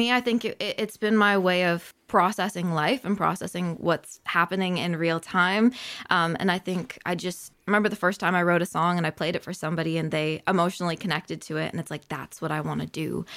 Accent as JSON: {"language": "English", "town": "Tillsonburg", "region": "Ontario", "country": "Canada", "tie": "born or raised there", "said": "I was born and raised right here in Tilsonburg"}